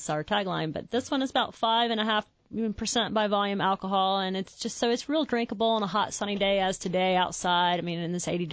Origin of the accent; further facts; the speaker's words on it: Farmville, North Carolina, United States; We are from Farmville